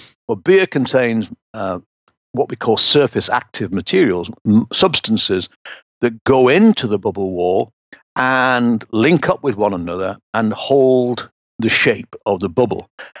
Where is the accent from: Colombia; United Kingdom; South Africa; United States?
United Kingdom; England; And being English, I like my full pint